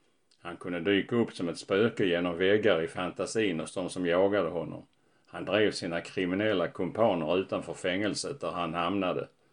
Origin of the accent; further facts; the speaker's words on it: Landskrona, Skåne, Sweden; när jag växte upp i Landskrona på 1950-talet.